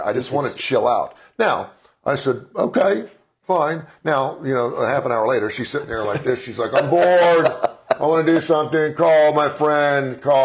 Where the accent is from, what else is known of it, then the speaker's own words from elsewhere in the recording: Cincinnati, Ohio, United States; Now, I was from Cincinnati. We had 3 months off.